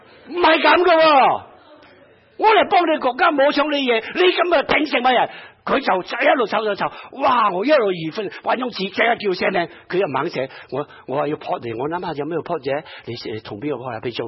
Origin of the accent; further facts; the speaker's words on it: China; born there; 我自己做基督徒，我最开心的，以前我在大陆出世的